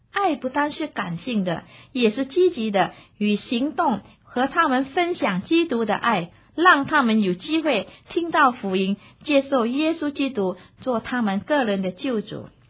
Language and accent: Chinese; China; 我们中国人最不喜欢听人说死字